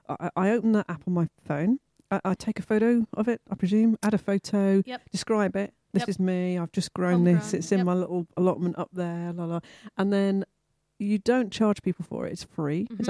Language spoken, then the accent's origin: English; London, United Kingdom; I come from London. I didn't used to have a garden, so it's still like a bit of magic to me.